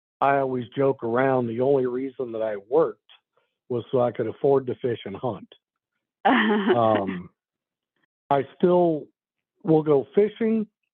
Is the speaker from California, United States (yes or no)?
no; St. Charles, Missouri, United States; I grew up in St. Charles, even though my dad's side of the family is all from Troy. And my mom's side is from Old Monroe.